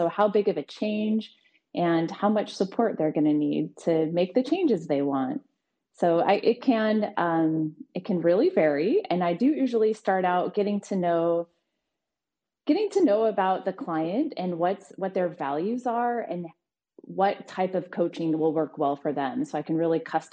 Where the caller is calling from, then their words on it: Juneau, Alaska, United States; I'm joining you from the Mendenhall Valley off Back Loop Road.